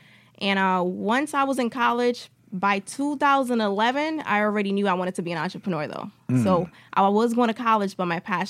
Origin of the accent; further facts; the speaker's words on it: Bridgeport, Connecticut, United States; Yeah, so I'm from Bridgeport, Connecticut.